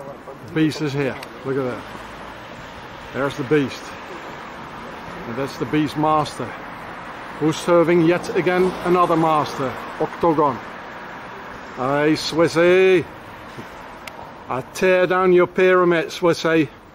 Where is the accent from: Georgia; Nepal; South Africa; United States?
South Africa; I'm South African, so yeah